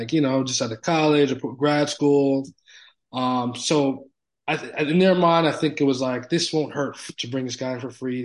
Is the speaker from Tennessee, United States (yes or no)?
no; Piscataway, New Jersey, United States; I grew up in Piscataway, New Jersey. Like I said, it's not close to New York.